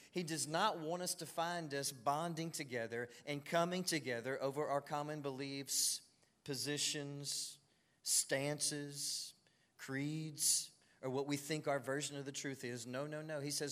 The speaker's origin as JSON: {"language": "English", "town": "DeQuincy", "region": "Louisiana", "country": "United States", "tie": "born or raised there", "said": "I grew up in DeQuincy. Anytime you grow up in small town Christianity, you see things like this. Growing up in this small town, we had 11 Baptist churches."}